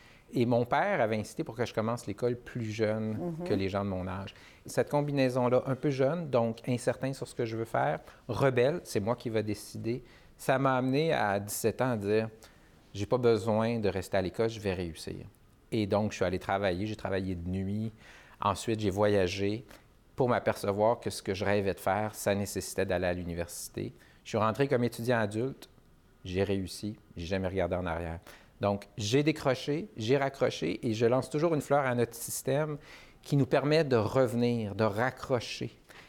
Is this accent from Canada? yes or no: yes; Montreal, Quebec, Canada; Je me suis toujours défini comme un Montréalais. Quand j'ai voyagé, souvent les gens disaient « oui, je suis Canadien, oui, je suis Québécois », mais je suis quelqu'un de la place. Mes parents ont grandi ici, mes grands-parents avaient un commerce sur la rue Laurier-Est.